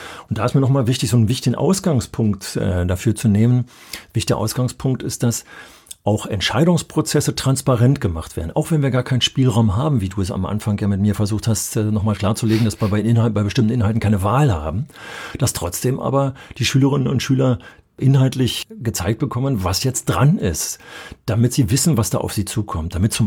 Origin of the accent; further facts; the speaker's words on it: Berlin, Germany; Ich weiß noch ganz genau, dass ich als Berliner an die Nordsee kam